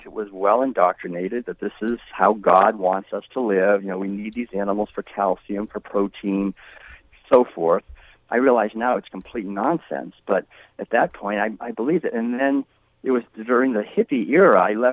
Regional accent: New England, United States; Because I was raised in New England, actually, back in the 1950s, eating the usual meals, and I never questioned it because it was so pervasive.

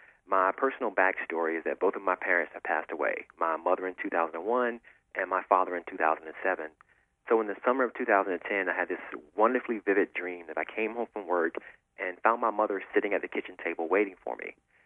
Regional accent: Bolton, North Carolina, United States; Yes, born and raised in the South in a very small town called Bolton, North Carolina.

